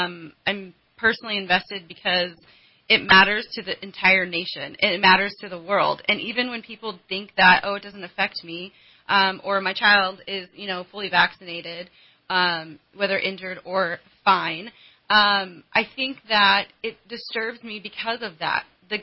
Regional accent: United States; However, I'm an American, and I feel like standing for things that are in the Constitution

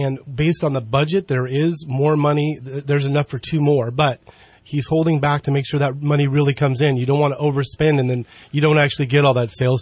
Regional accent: Oregon, United States; born there; Well, I was born in Oregon and served in the United States Marine Corps

